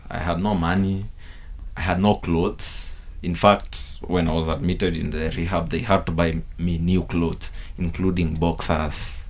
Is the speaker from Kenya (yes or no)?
yes; Kirinyaga County, Kenya; also born or lived in Nairobi; I come from Kirinyaga, but I used to live in Nairobi.